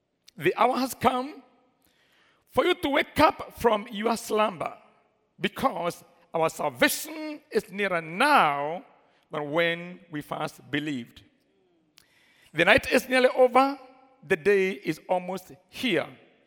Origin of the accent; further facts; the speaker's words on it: Sabatia, Vihiga County, Kenya; I come from Sabatia Fire Station where we only sold donkeys and the best transport we saw is donkeys.